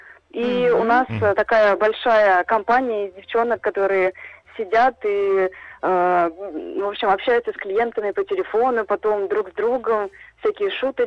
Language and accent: Russian; Moscow, Russia; я из Москвы